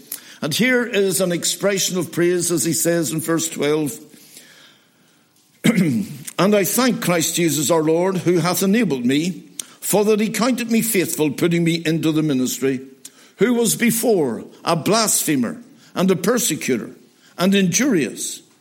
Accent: Belfast, Northern Ireland, United Kingdom; born there; I was born on the Donegal Road in Belfast.

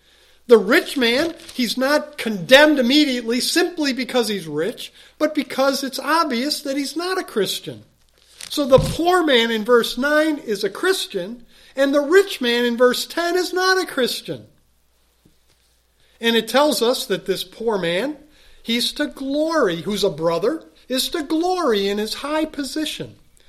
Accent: Chicago, Illinois, United States; And I'll tell you, I grew up in Chicago.

